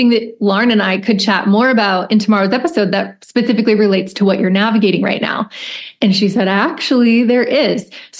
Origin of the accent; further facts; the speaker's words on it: Pennsylvania, United States; as someone who was born and raised in Lancaster County, like pickled beets are a big thing there.